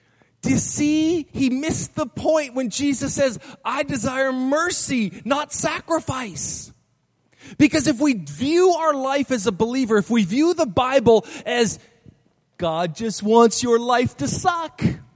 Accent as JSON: {"language": "English", "region": "Saskatchewan", "country": "Canada", "tie": "born or raised there", "said": "I moved to Ontario. I grew up in Saskatchewan. I moved to Ontario."}